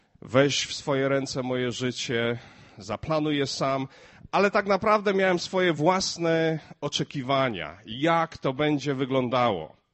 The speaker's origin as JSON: {"language": "Polish", "town": "Głubczyce", "region": "Opole Voivodeship", "country": "Poland", "tie": "born or raised there", "said": "moje rodzinne miasto to Głubczyce. Na dzień dzisiejszy nie wygląda na to, że wracamy do Głubczyc, ponieważ mieszkamy w drugim największym polskim mieście."}